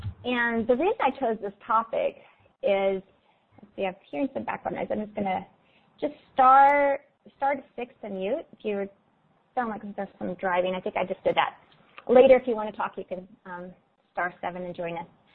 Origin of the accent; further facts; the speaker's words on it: Florida, United States; also born or lived in Hawaii / California; I grew up in Florida, Hawaii, and California. So I love the ocean.